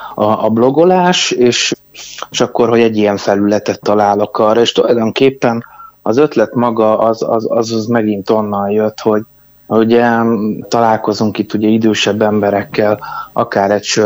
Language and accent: Hungarian; Miskolc, Borsod-Abaúj-Zemplén, Hungary; mondjuk miskolciként elég furcsán jön neki, ha Debrecenről indítanék egy blogot.